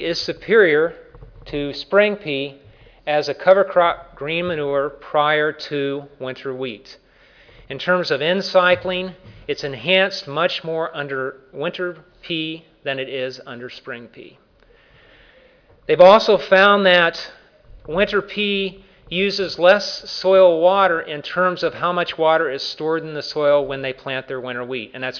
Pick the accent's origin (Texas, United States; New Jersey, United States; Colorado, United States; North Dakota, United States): North Dakota, United States; I like this slide also because I'm from North Dakota